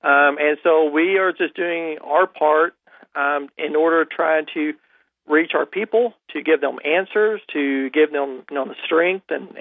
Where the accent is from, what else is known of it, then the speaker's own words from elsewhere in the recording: Harrison, Arkansas, United States; I'm from Harrison, Arkansas. That's where I'm based out of.